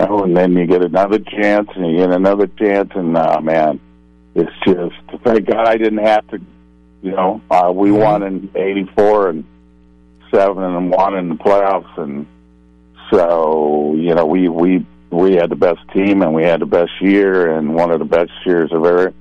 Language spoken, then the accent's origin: English; Pasadena, California, United States; So even though I grew up in Los Angeles, Pasadena, California